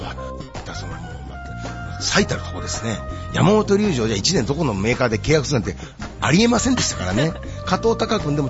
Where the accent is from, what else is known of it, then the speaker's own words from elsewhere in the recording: Kansai, Japan; 俺関西人だから